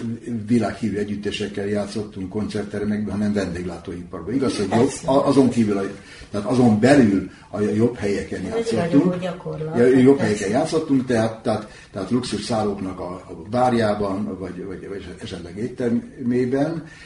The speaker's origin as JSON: {"language": "Hungarian", "country": "Hungary", "said": "Na most hát végül is magyar vagyok, azon kívül hát azért nem is maradtam ott"}